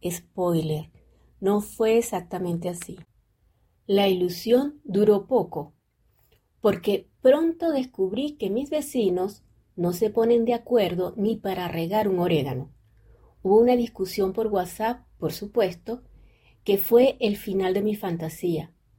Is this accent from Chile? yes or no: no; Venezuela; como buena venezolana, creo que siempre hay una solución con buen humor